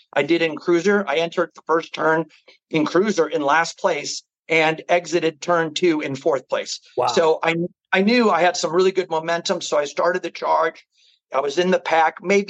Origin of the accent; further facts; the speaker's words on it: St. Louis, Missouri, United States; Yes, sir. Yeah, born and raised in St. Louis.